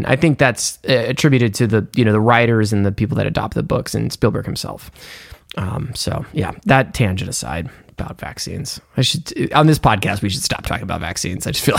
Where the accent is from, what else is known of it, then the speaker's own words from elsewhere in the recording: Florida, United States; you know, we're from Florida. We live in Florida, and we're like a mixed, we're a swing state, red and blue, deep runs through our veins.